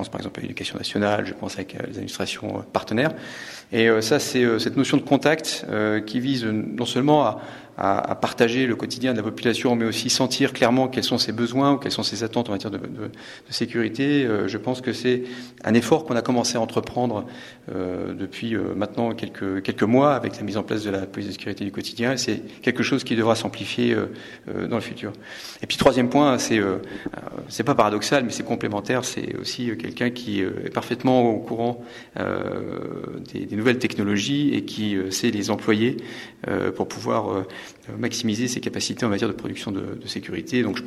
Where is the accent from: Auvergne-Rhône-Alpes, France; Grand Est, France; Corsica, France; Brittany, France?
Grand Est, France; puisque je suis originaire de Lorraine, et d'Alsace d'ailleurs